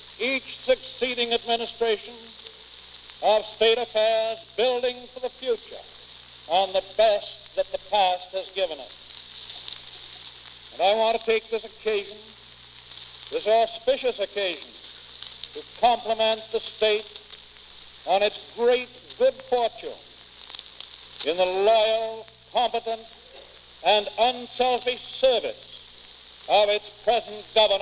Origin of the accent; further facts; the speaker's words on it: New York, United States; As a New Yorker, I am confident, and I think you are too